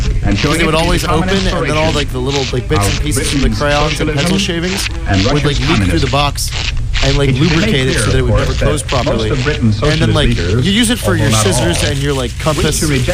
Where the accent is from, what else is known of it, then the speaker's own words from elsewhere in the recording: Massachusetts, United States; I'm from the Greater Boston area.